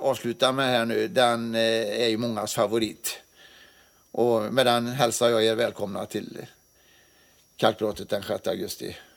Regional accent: Västra Götaland County, Sweden; jag är ju inte värmlänning. Så jag löver inget. Liksom. De bara löver och löver. Men jag är ju västgöt.

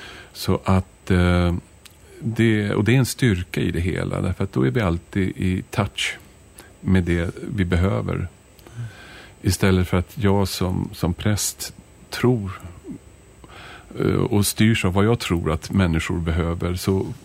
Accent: Stockholm, Stockholm County, Sweden; born there; now in Åsarp, Sweden; därför jag hade tänkt avsluta mina år som präst i Stockholm, där jag är född. Men vi kom hit till Åsarp och Falköpings kommun början på 90-talet, och var här hela 90-talet

